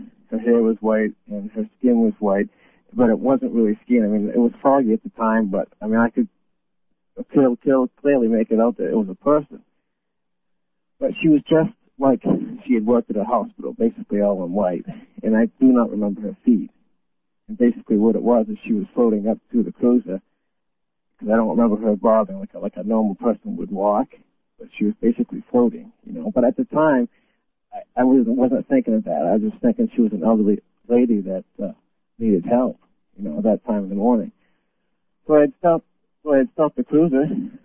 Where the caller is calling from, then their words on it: Maine, United States; I'm from Maine.